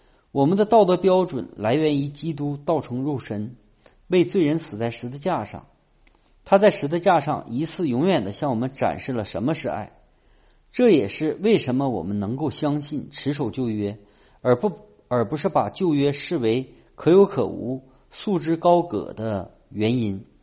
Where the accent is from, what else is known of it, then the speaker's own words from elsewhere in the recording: United States; 今天我们美国人把爱理解为一种感觉